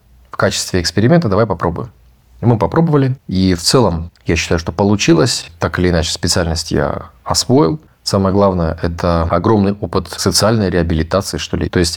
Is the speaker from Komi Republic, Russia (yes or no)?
no; Berezovka, Krasnoyarsk Krai, Russia; Родом я из Красноярского края, поселок городского типа Березовка. Мои родители переехали в Красноярский край в 70-е годы. Они оба у меня с Новосибирска. Отец родом из Алтая, мама коренная, жительница Новосибирска.